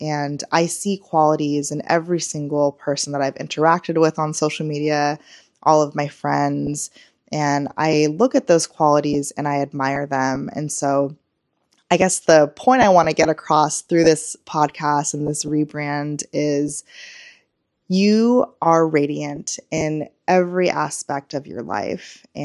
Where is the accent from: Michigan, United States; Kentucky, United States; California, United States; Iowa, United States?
California, United States; Morro Bay; now in Bay Area, United States; I grew up in California in a small town called Morro Bay, California. I currently live in the Bay Area.